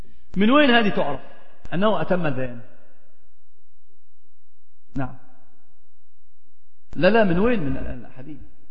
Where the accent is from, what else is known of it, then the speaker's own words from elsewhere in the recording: Alexandria, Alexandria Governorate, Egypt; accent: Alexandrian; فقلت اسكندراني لهجتي لكنتي في اسكندرية